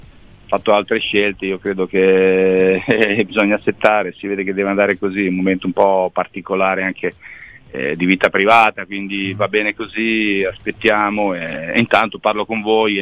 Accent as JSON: {"language": "Italian", "region": "Emilia-Romagna", "country": "Italy", "said": "siamo romagnoli entrambi"}